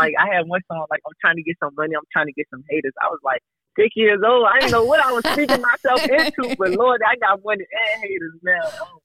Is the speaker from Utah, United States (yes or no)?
no; Richmond, Virginia, United States; But just growing up in Richmond, I went to a lot of different schools. I grew up on the north side for a good portion of my life.